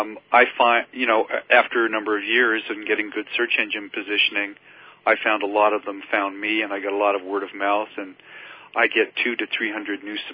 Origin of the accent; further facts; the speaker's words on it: Canada; now in United States; Yes, I am Canadian.